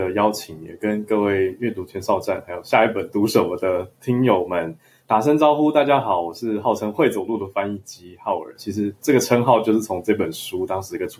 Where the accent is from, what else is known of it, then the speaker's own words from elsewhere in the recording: Taiwan; 我们都是在台湾出生长大学英文